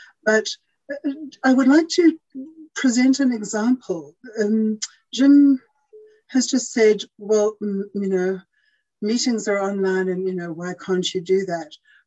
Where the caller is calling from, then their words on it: Johannesburg, Gauteng, South Africa; I'm speaking from Johannesburg in South Africa.